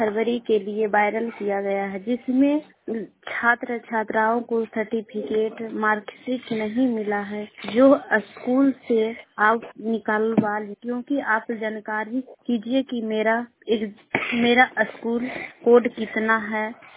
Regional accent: Bihar, India; मैं गोवा से शेखपुरा से बोल रही हूँ और पटना जिला के रहने वाले हैं।

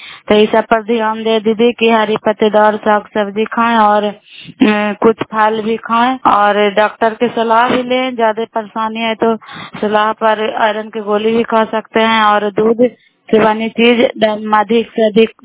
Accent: Bihar, India; नालंदा जिला cry block की निवासी हूँ और अभी मकर गांव बैरीगंज से हो रही हूँ।

